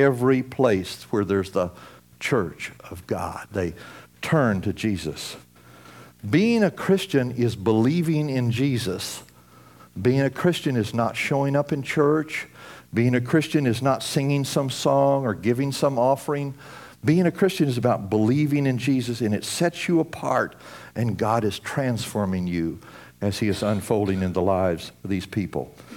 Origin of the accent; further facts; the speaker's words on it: Oklahoma, United States; also born or lived in Texas; I came from Oklahoma and Texas and that area